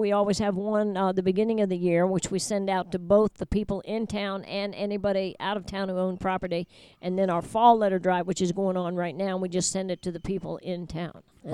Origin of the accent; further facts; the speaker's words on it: Virginia, United States; I grew up in Northern Virginia, and I don't like going back to the city.